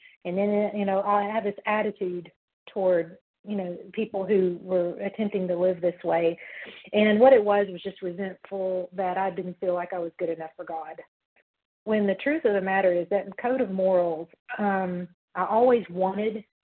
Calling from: Tennessee, United States; grateful, recovered, compulsive overeater from Tennessee.

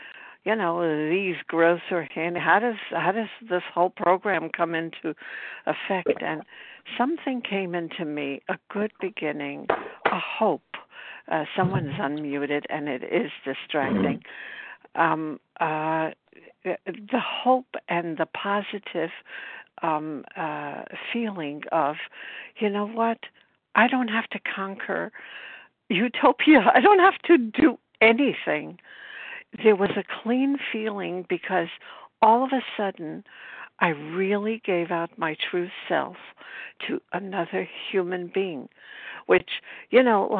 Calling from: Brooklyn, New York, United States; I'm from Brooklyn, New York.

